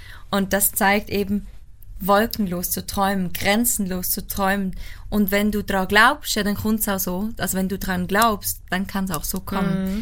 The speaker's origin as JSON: {"language": "German", "country": "Switzerland", "said": "Meine Schweiz, meine Heimat"}